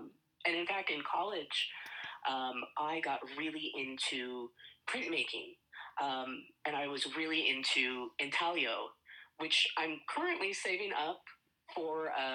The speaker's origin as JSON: {"language": "English", "town": "Kerr", "region": "Nebraska", "country": "United States", "tie": "born or raised there", "said": "Oh, yeah. Let's see. I grew up in Kerr, Nebraska."}